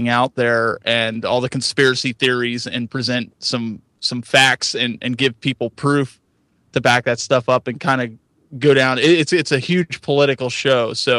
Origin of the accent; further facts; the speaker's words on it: Pennsylvania, United States; So I am from Western PA, so we like our guns out here, and we like to hunt, and we like to fish, and that sort of thing.